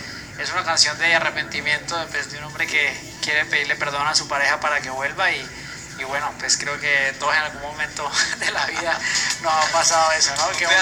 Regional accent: Colombia; en mi país pues estoy sonando

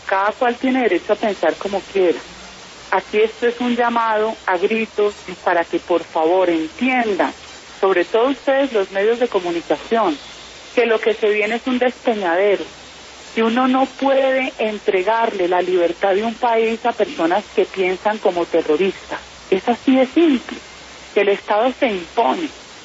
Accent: Colombia; como sociedad colombiana

